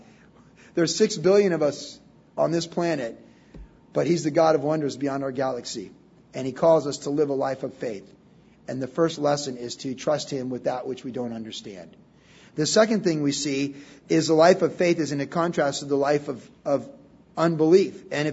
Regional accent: United States; At the risk of offending you, and I'm an American, I got my little American flag pin.

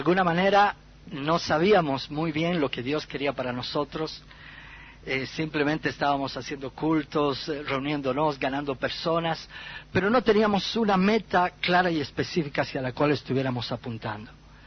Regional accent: Bolivia; estando ahí en Bolivia, en mi país

